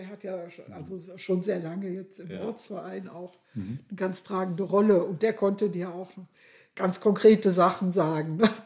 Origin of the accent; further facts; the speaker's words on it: North Rhine-Westphalia, Germany; now in Wittenberg, Germany; ich komme ja aus dem Westen, man hört das auch, ne, aus NRW, bin jetzt zwar schon ewig lange in Wittenberg, mehr als 20 Jahre